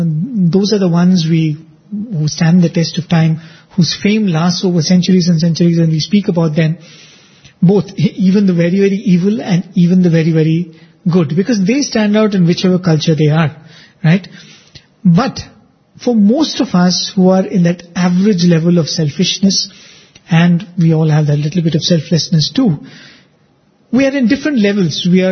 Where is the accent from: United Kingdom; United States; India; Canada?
India; Which sadly many of us Indians are not doing, especially as you mentioned in cities. We are far from being Indian.